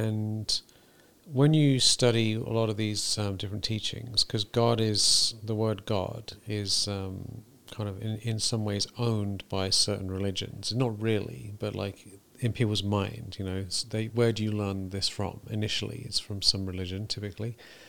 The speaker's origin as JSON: {"language": "English", "region": "England", "country": "United Kingdom", "tie": "born or raised there", "moved": "yes", "said": "I was thinking about this, like in England, I grew up in England, and America"}